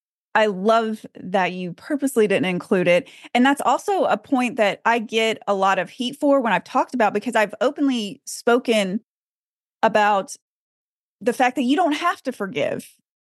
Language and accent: English; Arkansas, United States; also born or lived in Portland; I was born in Portland, and then my family moved back to the South and moved to Arkansas. And so that's where I spent my entire childhood.